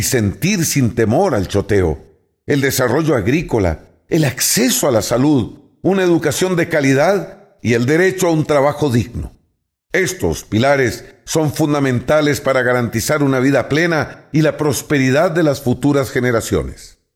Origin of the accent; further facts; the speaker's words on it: Costa Rica; como costarricenses orgullosos de nuestra historia democrática, el deber nos convoca a votar